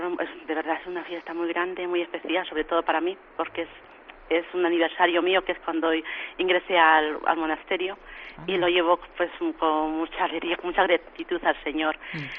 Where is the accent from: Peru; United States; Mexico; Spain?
Peru; esta comunidad es la mayoría, somos peruanas